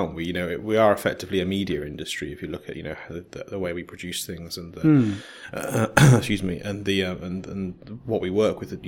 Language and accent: English; United Kingdom; Maybe it's because we're British, I don't know.